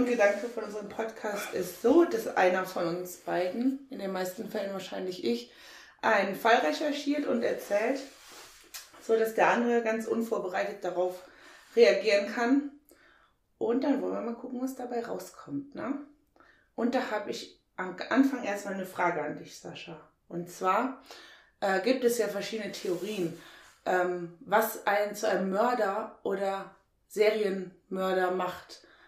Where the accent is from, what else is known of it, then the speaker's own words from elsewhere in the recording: Viersen, North Rhine-Westphalia, Germany; born there; wir beide, Sascha und ich und auch unser großer Bruder Stefan, wir sind alle drei in Viersen geboren.